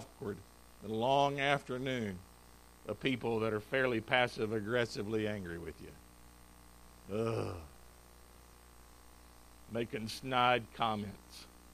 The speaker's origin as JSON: {"language": "English", "region": "North Carolina", "country": "United States", "tie": "born or raised there", "said": "Growing up in Eastern North Carolina, regular occurrence was to have a hurricane or two."}